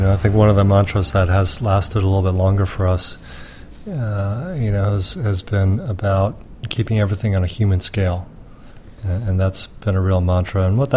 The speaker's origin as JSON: {"language": "English", "region": "New Jersey", "country": "United States", "said": "And we are both from New Jersey."}